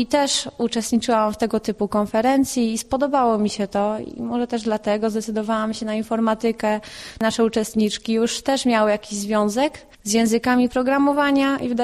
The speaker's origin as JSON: {"language": "Polish", "region": "Opole Voivodeship", "country": "Poland", "said": "nie pochodzę z Opola, pochodzę z okolic, z Stowieluń. Wybrałam Opole, ponieważ jest to taka kameralna bardziej miejscowość."}